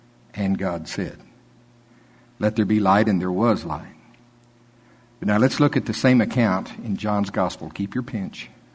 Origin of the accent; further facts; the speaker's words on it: United States; Because I'm from Pottawatomie County.